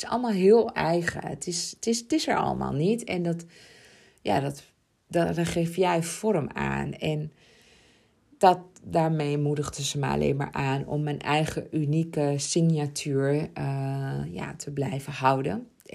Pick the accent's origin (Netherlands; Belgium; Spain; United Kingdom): Spain; Ibiza, Balearic Islands; want ik kom uit Ibiza, ik ben daar geboren.